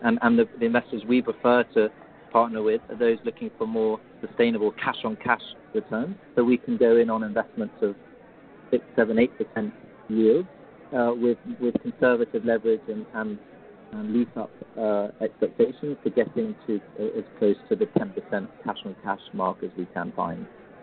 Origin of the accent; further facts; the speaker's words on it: England, United Kingdom; I mean, this is a subject that's close to my heart, being an Englishman based in Central Eastern Europe.